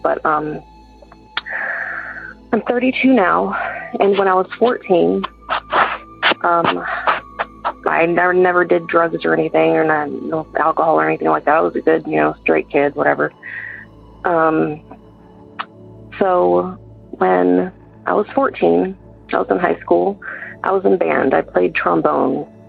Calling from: Georgia, United States; I'm calling from Georgia.

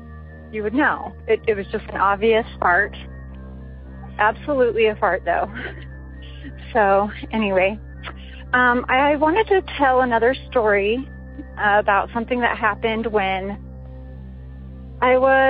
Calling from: Las Vegas, Nevada, United States; I'm calling in from Las Vegas, Nevada.

